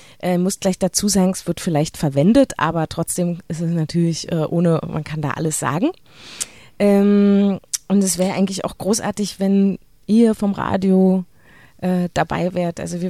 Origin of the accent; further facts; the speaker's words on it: Berlin, Germany; ich komme ja aus Berlin und komme hierher